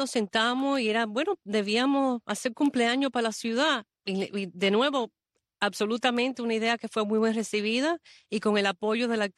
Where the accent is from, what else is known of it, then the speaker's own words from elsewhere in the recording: Miami, Florida, United States; born there; Y por eso yo nací en Miami, porque la familia vino toda para acá y yo nací aquí en Miami.